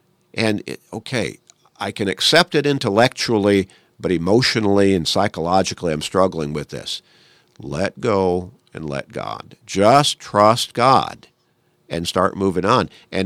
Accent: Chicago, Illinois, United States; Now, I grew up in Chicago, so I understand that kind of, you know, happening.

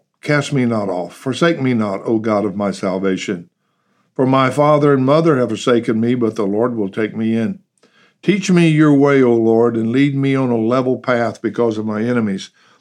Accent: Texas, United States; And since I'm an American in America, and since I'm a Texan in Texas

